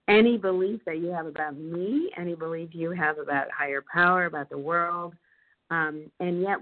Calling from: Massachusetts, United States; I'm calling from Massachusetts.

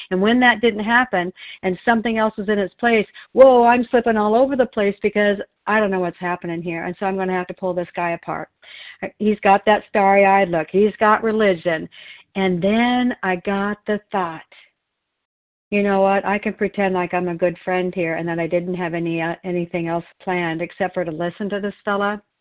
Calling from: Oregon, United States

